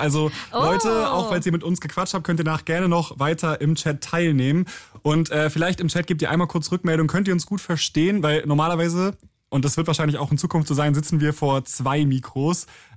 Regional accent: Schleswig-Holstein, Germany; Das ist so lustig, weil ich komme aus Schleswig-Holstein

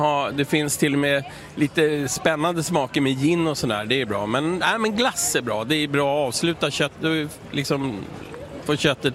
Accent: Stockholm, Stockholm County, Sweden; Alltså, jag är från Stockholm

